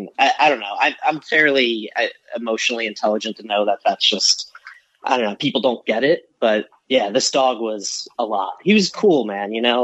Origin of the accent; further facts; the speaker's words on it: Jackson, New Jersey, United States; now in New York, United States; I grew up in New Jersey, a place called Jackson, which is where Six Flags is.